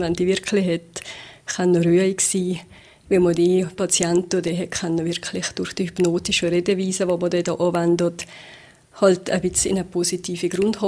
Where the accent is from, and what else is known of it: Valais, Switzerland